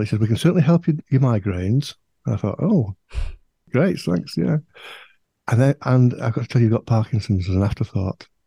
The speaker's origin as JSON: {"language": "English", "region": "Yorkshire and the Humber", "country": "United Kingdom", "said": "North of England, near Leeds, in the county of West Yorkshire."}